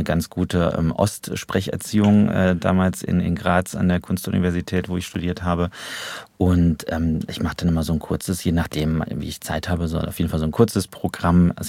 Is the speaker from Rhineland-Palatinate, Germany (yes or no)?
yes; Trier, Rhineland-Palatinate, Germany; ich komme aus Trier, also Erzbistum, sehr katholische Stadt. Ich bin getauft, gefirmt und all diese ganzen Sachen, Kommunion, Messdiener gewesen